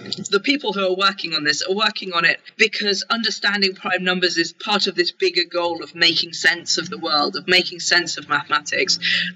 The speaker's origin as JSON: {"language": "English", "country": "United Kingdom", "said": "I'm a Brit"}